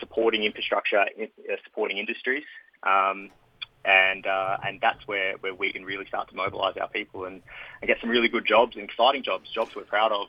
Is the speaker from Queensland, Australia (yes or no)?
no; Melbourne, Victoria, Australia; I moved down to Melbourne. Long story. Dad moved off, and I was brought up in Melbourne.